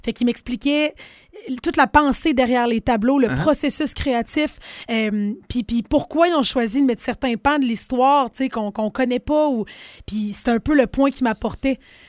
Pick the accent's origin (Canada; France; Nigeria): Canada; Quebec; j'ai de la famille sur la Côte-Nord. Je viens de la Côte-Nord